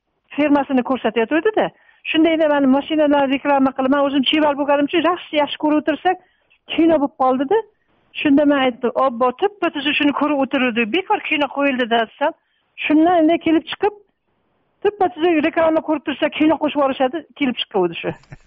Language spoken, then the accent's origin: Uzbek; Bishkek, Kyrgyzstan; Yoshligimizdan Beshkekda deyladimi?